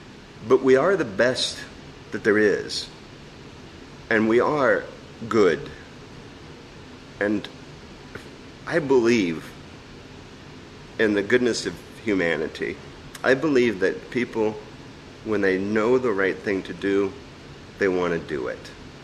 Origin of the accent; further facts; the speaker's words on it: Iowa, United States; I am from Iowa and, you know, we just messed up your lives for the next several months.